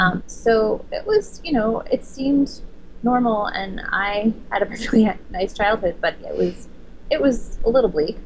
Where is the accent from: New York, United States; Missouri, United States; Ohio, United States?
New York, United States; New York City; I did grow up in the East Village, yes, St. Mark's Place.